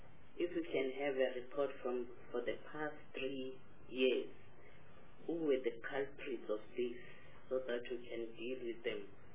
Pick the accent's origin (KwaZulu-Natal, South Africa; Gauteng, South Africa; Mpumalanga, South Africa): Mpumalanga, South Africa; Chairperson, I'm from Mpumalanga.